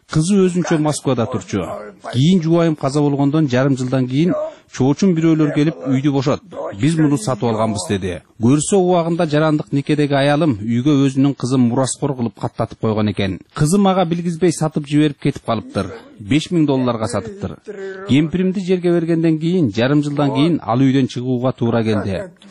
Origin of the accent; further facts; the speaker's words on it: Karakol, Issyk-Kul Region, Kyrgyzstan; Өмүрүм караколдо өттү. Синип калдым бул жерге. Бул мекенимден эч жага кете албайм.